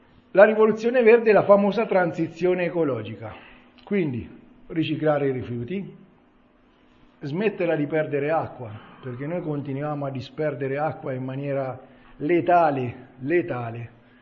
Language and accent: Italian; Umbria, Italy; la piccolissima Umbria, e lo dico con orgoglio da umbro, grossissimi problemi non ne crea.